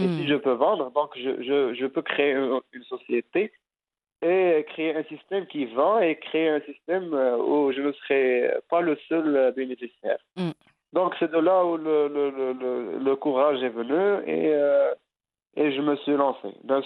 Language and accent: French; Azrou, Fès-Meknès, Morocco; Je suis natif de la ville d'Azro, une petite ville. Donc, j'ai passé toute mon enfance là-bas.